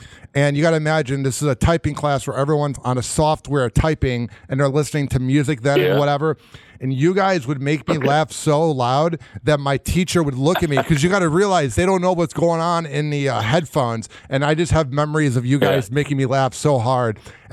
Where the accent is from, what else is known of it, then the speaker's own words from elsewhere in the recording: Chicago, Illinois, United States; So I grew up a radio nerd. I'm from Chicago, so I grew up listening to Chicago radio.